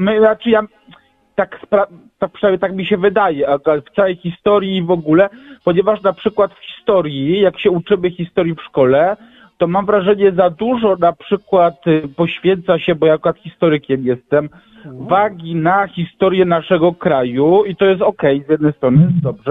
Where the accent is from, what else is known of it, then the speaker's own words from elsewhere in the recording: Silesian Voivodeship, Poland; bo ja ze Śląska jestem